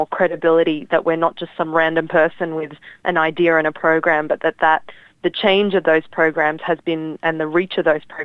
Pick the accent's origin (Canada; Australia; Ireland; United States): Australia; born there; I shouldn't have to choose whether I'm identified as Fiji Indian, whether I'm Australian born Indian, whether I'm, you know, my father's Tamil.